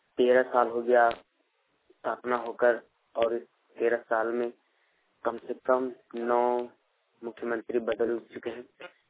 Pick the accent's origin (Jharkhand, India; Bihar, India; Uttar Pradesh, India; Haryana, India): Jharkhand, India; Dumka; और मैं दुमका का रहने वाला हूँ।